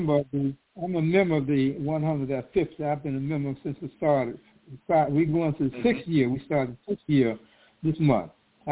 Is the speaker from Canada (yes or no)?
no; East Coast, United States; Because, like I said, I'm from the East Coast, and I can't make any comments or statements about what's going on in the West Coast